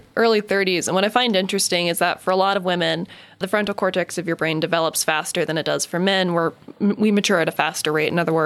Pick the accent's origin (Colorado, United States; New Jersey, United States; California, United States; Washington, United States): Colorado, United States; Littleton; also born or lived in Denver; now in Colorado Springs, United States; From Denver, which is, you know, I'm from Littleton originally, my rent when I left Denver was $700 to rent a bedroom out of someone's house. When I moved to Colorado Springs about 10 years ago